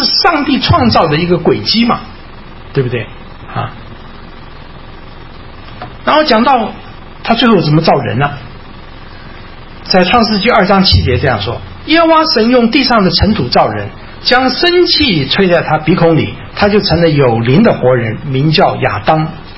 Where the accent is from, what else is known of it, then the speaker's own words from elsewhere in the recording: Taiwan; 我从台湾来的，所以我写这个猿是写这个猿字哈。